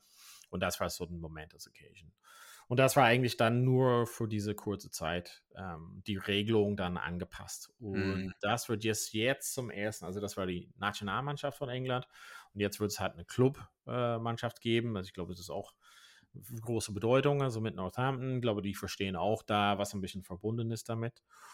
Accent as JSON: {"language": "German", "region": "County Donegal", "country": "Ireland", "second_language": "German", "said": "also ich komme aus Donegal, also Donegal hat eigentlich relativ gut in Gaelic und Hurling hat weniger"}